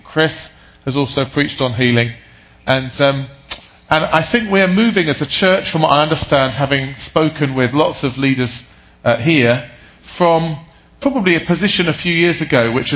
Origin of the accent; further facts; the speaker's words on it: England, United Kingdom; I'm still slightly in shock as an Englishman at your unseasonable November weather.